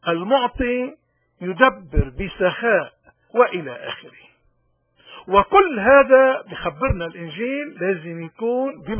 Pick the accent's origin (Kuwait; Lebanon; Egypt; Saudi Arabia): Lebanon; وكل المبادئ اللي انبنت عليها حياتنا كلبنانيين وخصوصا الموارنة تحديدا